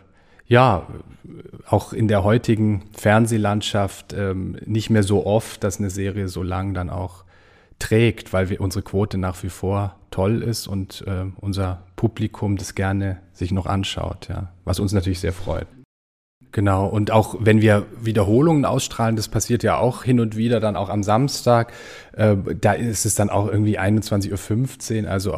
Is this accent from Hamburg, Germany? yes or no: yes; Hamburg, Germany; born there; now in Wiesbaden, Germany; ich bin gebürtiger Hamburger